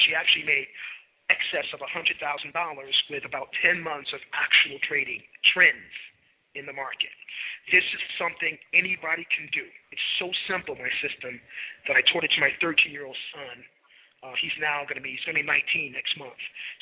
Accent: New York, United States; I grew up in New York, right around Mosque Number 7, and I kept a keen eye on what brothers in the nation are doing

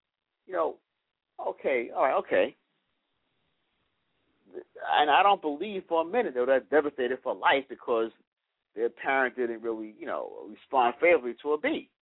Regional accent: New York City, New York, United States; I mean, granted, growing up in New York City, you know, we knew Chinese, you know, elementary school, junior high school.

